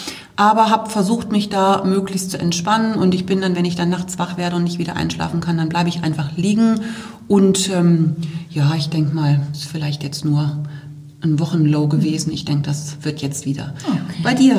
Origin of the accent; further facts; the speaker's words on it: Bremen, Germany; ich komme ja aus Bremen